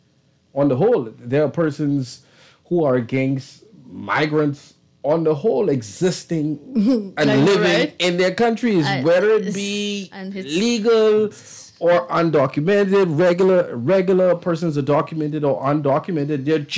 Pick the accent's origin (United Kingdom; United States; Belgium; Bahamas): Bahamas; but I was born in the Bahamas. And so I respect and I love the 242. I bleed 242. I am Bahamian to the core, but I do not forget my roots.